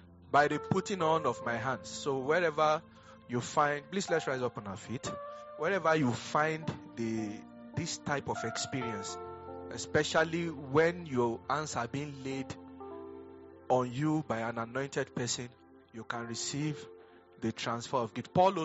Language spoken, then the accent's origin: English; Lagos, Nigeria; But me, I came from Lagos, and I have a very nice way of doing my thing.